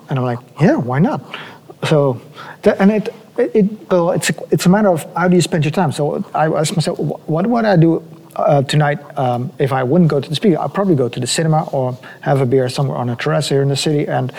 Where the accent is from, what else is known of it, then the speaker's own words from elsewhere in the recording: Netherlands; English is a second language; And then we said, well, we come specifically from the Netherlands to go to this show.